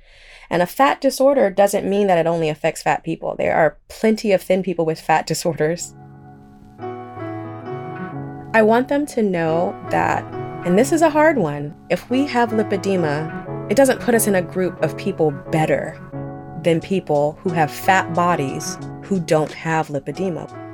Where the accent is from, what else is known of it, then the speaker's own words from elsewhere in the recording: Oakland, California, United States; I'm from Oakland. I know real trolls.